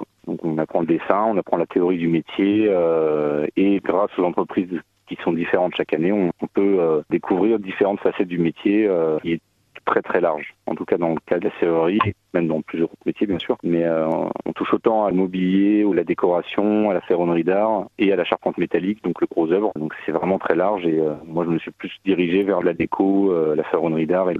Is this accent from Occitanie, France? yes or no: no; Île-de-France, France; Je viens à la base de l'Île-de-France.